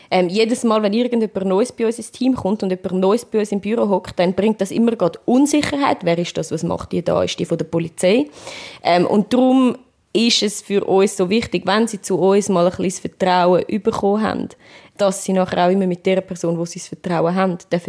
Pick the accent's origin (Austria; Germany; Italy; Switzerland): Switzerland; Und eine Winterjacke, Winterschuhe sind für uns als Schweizer auch schon teuer.